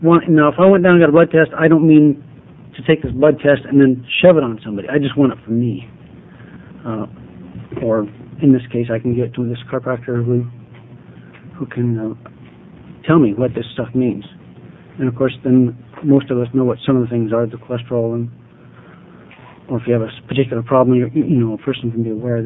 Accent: Rogue River, Oregon, United States; I'm from Rogue River, Oregon, which is between Grants Pass and Medford.

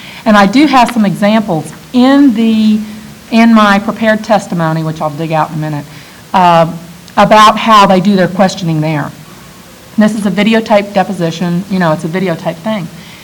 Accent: Texas, United States; also born or lived in Alabama; I am from Texas originally, and I did spend 7 years in Alabama. And so that I have been here for 6 years, and it hasn't gone away, so I don't think it will.

